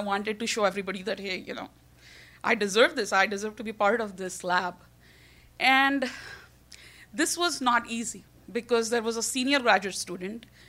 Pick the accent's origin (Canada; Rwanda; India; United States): India; So, if you haven't noticed, I'm Indian. That's part of the explanation. But also, you know, being an Indian, you have 1.5 billion people who are very willing to replace you